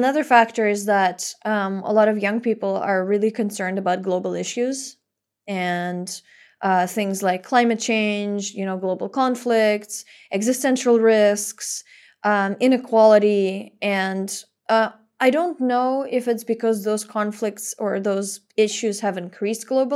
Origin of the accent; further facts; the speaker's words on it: Russia; I think it was less common where I grew up in Russia.